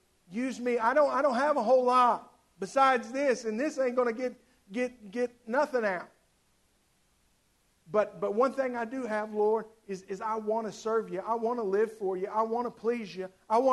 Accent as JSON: {"language": "English", "town": "Fort Worth", "region": "Texas", "country": "United States", "tie": "born or raised there", "said": "And I'm from Texas. I'm proud to be a Texan. I'm proud that my mom and dad lived here all my life. That we've lived in Fort Worth all my life."}